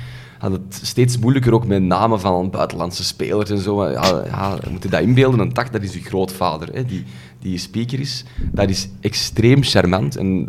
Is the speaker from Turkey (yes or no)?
no; Edegem, Flanders, Belgium; Ja, klopt, want ik ben van Edegem, maar ik ben wel geboren in Sint-Augustinus. En dat in Wilrijk, tot nader orde.